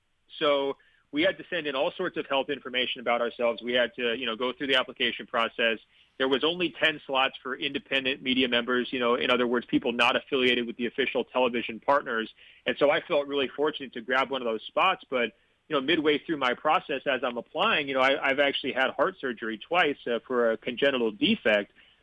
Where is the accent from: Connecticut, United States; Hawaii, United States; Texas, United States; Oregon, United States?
Oregon, United States; because I'm from Oregon and I like the outdoors a lot.